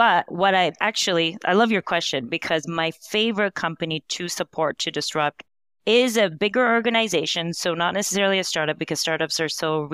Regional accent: Canada; I'm a pharmacist from Canada

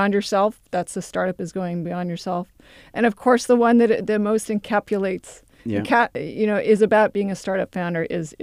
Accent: Berkeley, California, United States; So my very first car that I bought, you know, when I was in college, I grew up in Berkeley

